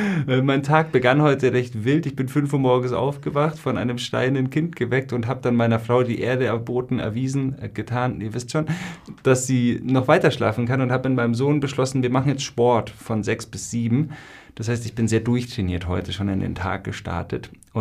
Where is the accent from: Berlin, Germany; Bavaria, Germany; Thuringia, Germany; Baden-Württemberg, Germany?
Bavaria, Germany; Augsburg; Jedes Jahr bin ich dort in Augsburg, eines der schönsten Theater meiner Tour, das Parktheater im Kurhaus in Göggingen, in meiner Heimatstadt.